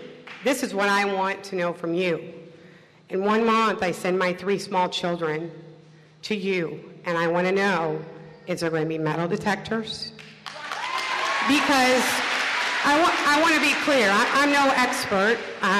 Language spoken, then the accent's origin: English; Jennings, United States; I grew up in Jennings.